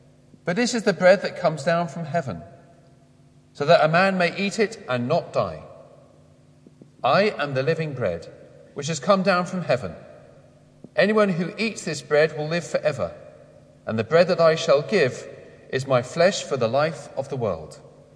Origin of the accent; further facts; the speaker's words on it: Wembley, London, United Kingdom; because I'm from Wembley, it was like a school reunion.